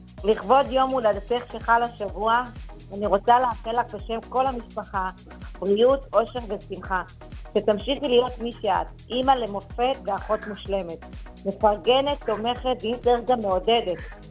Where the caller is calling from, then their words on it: Elad, Central District, Israel; אני מאלעד.